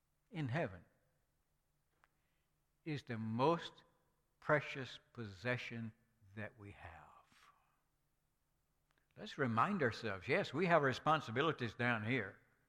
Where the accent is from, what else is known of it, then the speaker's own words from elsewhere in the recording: Mississippi, United States; We have a citizenship down here. Mississippians. Hey, that's something to be proud of. We're from Mississippi. We're Americans.